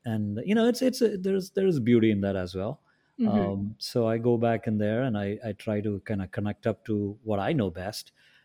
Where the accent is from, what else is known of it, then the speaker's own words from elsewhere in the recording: South India, India; moved away as an adult; now in United States; I've been in this country a good, 30 years now, something like that. And I grew up in India, southern part of India, a setting which you all know very well, middle-class setting. And I came here in 1991, 90, something like that.